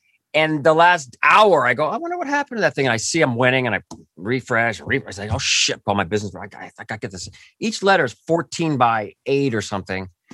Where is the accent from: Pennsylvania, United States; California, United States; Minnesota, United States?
California, United States; I grew up near Disneyland in Orange County. And I my childhood was there.